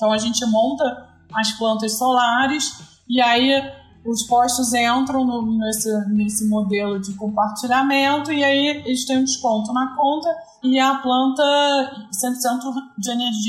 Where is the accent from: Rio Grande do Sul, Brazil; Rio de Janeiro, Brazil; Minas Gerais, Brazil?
Rio de Janeiro, Brazil; Óbvio, sou carioca, mas eu não moro no Rio, ela mora.